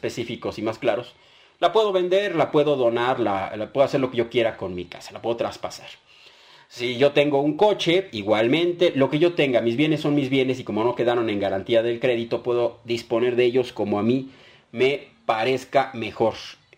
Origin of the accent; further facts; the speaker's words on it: Mexico; También nosotros como mexicanos tenemos un compromiso con el país